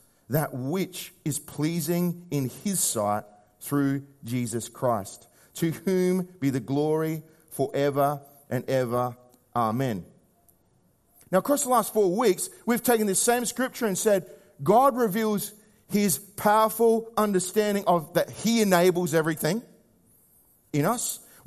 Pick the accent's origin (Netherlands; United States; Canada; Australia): Australia; accent: Aussie; That's my Aussie accent working through Greek.